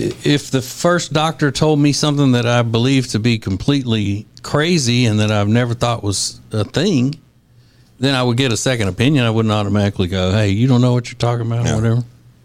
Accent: United States; I'm an American.

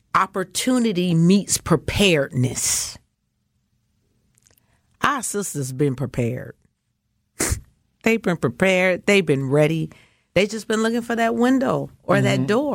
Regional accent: Mississippi, United States; I grew up on the Gulf of Mexico, the border of Mississippi and Alabama. I mean, I was in church Monday through Sunday, dude.

